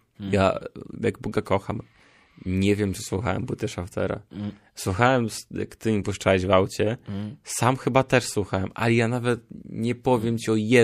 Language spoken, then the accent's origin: Polish; Podlaskie Voivodeship, Poland; Moja mama to katechetka, a ja jestem z Podlasia.